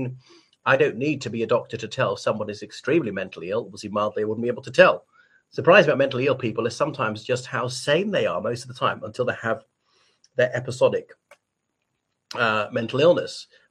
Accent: Ireland; from Ireland.

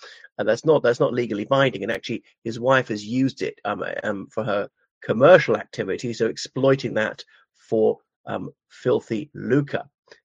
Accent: Ireland; Hello everybody … from Ireland.

